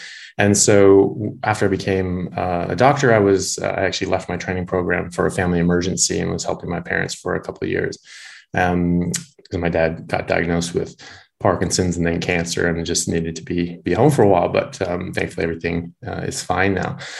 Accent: United States; now in Australia; So I'm an American doctor, but I practice here in Australia.

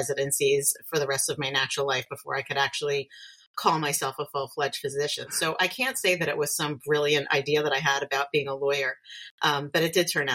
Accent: New York City, New York, United States; born there; I was born in New York, but I didn't grow up in New York.

